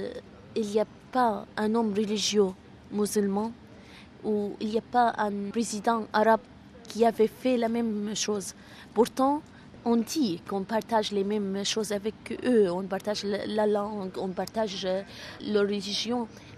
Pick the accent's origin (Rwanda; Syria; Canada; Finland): Syria; Nous, on est des Syriens, on est de communautés mixtes. On vient de communautés mixtes.